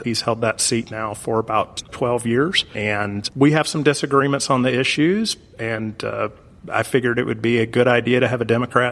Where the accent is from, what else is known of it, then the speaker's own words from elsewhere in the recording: Texas, United States; also born or lived in Tennessee; now in Columbia, United States; I was born in Tennessee when my father was in medical school. My father and Dr. Hensley actually went to the same medical school, I believe, in Memphis. But I mostly lived in Texas growing up.